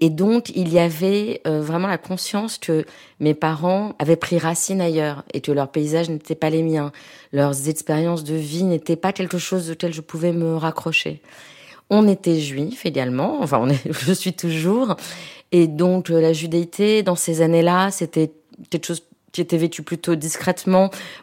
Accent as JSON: {"language": "French", "town": "Nice", "region": "Provence-Alpes-Côte d'Azur", "country": "France", "tie": "born there", "first_language": "French", "said": "Je suis née à Nice au début des années 70, donc ma langue maternelle est le français. Mon premier paysage a été la mer"}